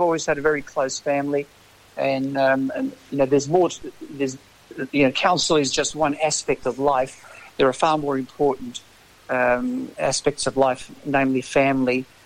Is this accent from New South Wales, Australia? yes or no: no; Geelong, Victoria, Australia; I've always lived in what's described now as Brownville. I was born and bred in Bell Park, Bellpost Hill. Did all my my schooling at Holy Family and North Geelong High in Separation Street. And then when we married, my wife and I, Paula, we moved to Bellpost Hill as well